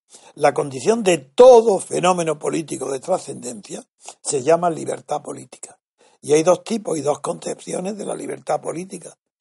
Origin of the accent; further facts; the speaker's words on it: Spain; es lo único que nos afecta como españoles y como europeos